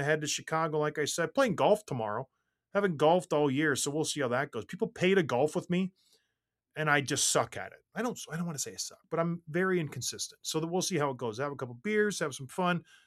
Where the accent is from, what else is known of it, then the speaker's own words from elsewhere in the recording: Edmonton, Alberta, Canada; born there; I was born in Edmonton.